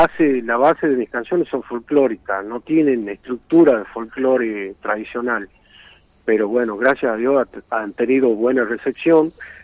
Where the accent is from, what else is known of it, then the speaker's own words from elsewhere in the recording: Tucumán, Argentina; Yo he comenzado con la música acá en mi pueblo